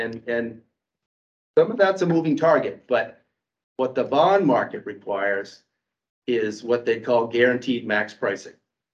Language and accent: English; Maine, United States; I grew up here in Maine. I skied Mount Abram, Sunday River as a kid, Shawnee Peak.